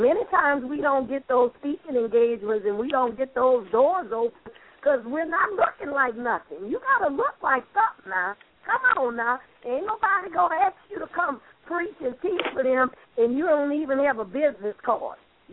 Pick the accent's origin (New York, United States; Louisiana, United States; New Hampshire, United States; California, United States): Louisiana, United States; New Orleans; you know, like they say, you know, I'm from New Orleans, don't be half-stepping.